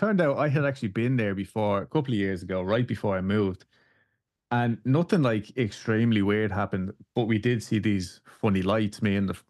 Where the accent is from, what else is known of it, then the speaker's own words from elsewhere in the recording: Dublin, Leinster, Ireland; now in Houston, United States; So I live in Houston. Dulce is from here, Texas, like, and but obviously I'm from Dublin in Ireland.